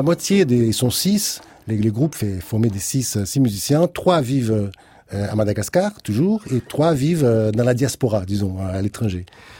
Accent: Brazil; Moi je suis brésilien.

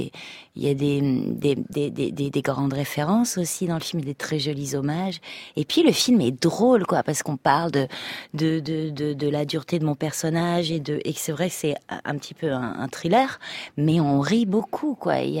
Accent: France; chez nous en France.

